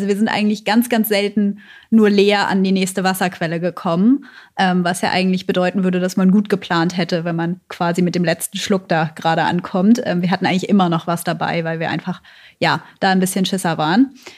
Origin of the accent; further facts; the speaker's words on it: Hamburg, Germany; Und wir kommen aus Hamburg von der Elbe quasi bei 0 Meter über dem Meeresspiegel